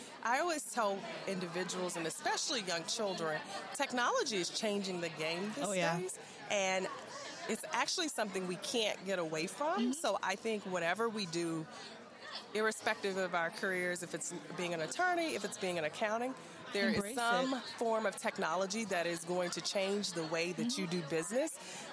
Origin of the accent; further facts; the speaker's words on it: Mississippi, United States; I'm originally from Mississippi.